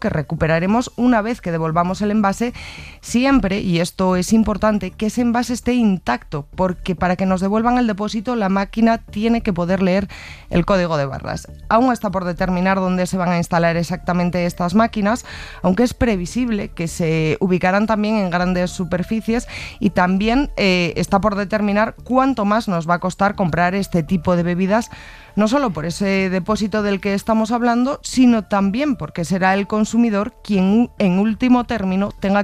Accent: Spain; como españoles, nos pueden resultar bastante chocantes.

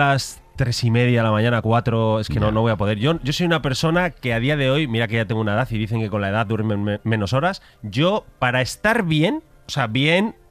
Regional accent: León, Castile and León, Spain; moved away as an adult; now in Madrid, Spain; Yo llegué a Madrid desde León para hacer un programa de radio.

